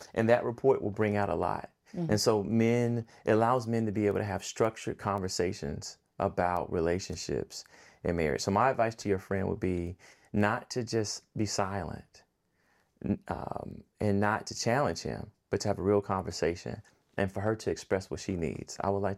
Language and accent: English; Decatur, United States; also born or lived in Los Angeles; you know, I'm from Decatur, but I spent a lot of time in LA.